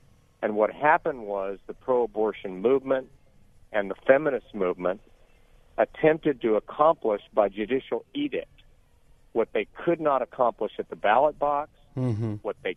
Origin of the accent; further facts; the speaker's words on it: Georgia, United States; My home state of Georgia passed a bill